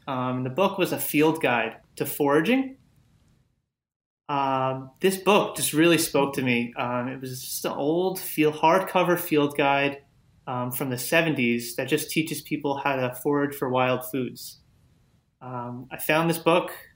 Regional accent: New York, United States; I grew up on Long Island, and I attended culinary school in Manhattan.

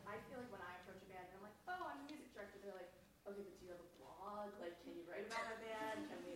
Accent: Salem, Massachusetts, United States; I'm from Salem, Mass.

